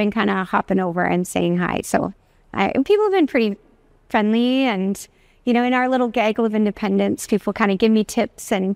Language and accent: English; Ireland; I'm Irish.